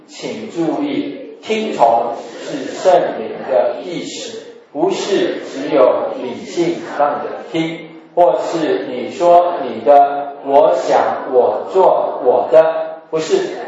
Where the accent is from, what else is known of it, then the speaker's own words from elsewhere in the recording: China; 其实我们中国人也是这样啊